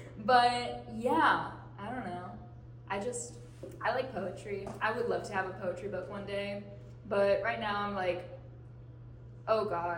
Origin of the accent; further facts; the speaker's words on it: Atlanta, Georgia, United States; So I grew up in Atlanta, actually very close to Emory, like basically my whole life.